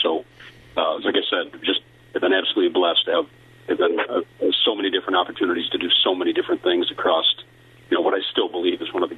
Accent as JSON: {"language": "English", "town": "Fond du Lac", "region": "Wisconsin", "country": "United States", "tie": "born or raised there", "said": "I was born and raised in Fond du Lac, but I began my career just up the road in Oshkosh"}